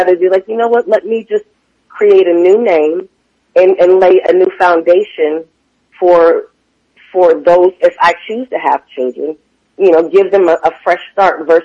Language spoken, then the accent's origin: English; Michigan, United States; Now, I'm from Michigan, so I have an attitude. I'm Midwest. I got a Midwest attitude.